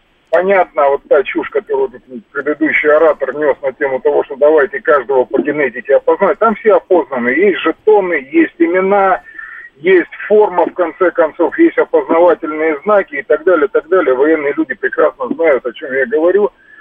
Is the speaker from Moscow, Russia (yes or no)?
yes; Moscow, Russia; я из Москвы.